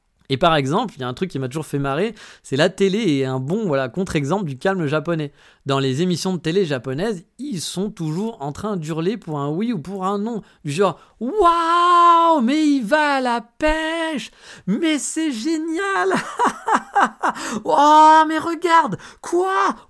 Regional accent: France; now in Japan; chez nous en France

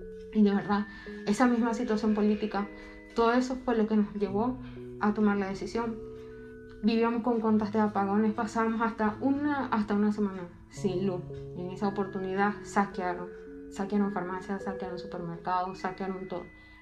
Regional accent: Venezuela; now in Mexico; Ya tengo 1 año y 5 meses acá en México. Soy venezolana. Nuestro motivo de salir de Venezuela es por la persecución política que existe allá.

